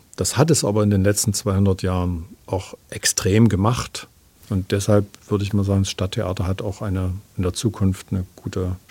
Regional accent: Dresden, Saxony, Germany; born there; Also ich war ja in Dresden und ich bin auch in Dresden geboren.

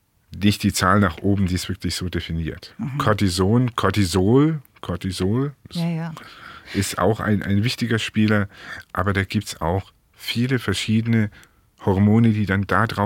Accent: Bavaria, Germany; So als Franke hat man immer D und T.

